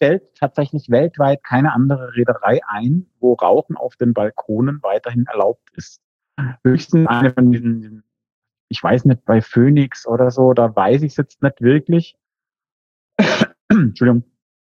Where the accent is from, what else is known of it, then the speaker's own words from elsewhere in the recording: South Germany, Germany; Weil wir kommen ja eher aus dem Süden in Deutschland, ja, sowohl du als auch ich. Ich noch ein bisschen weiter. Man hört's.